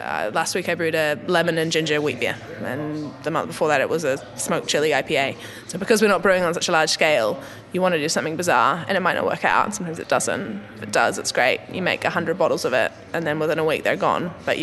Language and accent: English; New Zealand; I'm from New Zealand and so I lived in Wellington, which is fairly earthquake prone, like most of New Zealand.